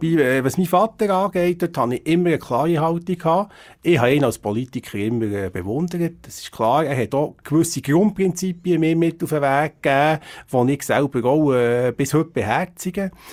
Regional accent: Biel, Bern, Switzerland; Ja gut, ich bin ein Bielerkind, ich sage es selber so.

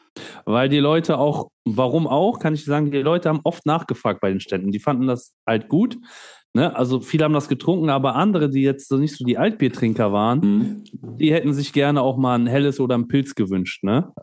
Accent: Grütendorf, North Rhine-Westphalia, Germany; Ich bin ja in Grütendorf aufgewachsen in dem Fall, ne

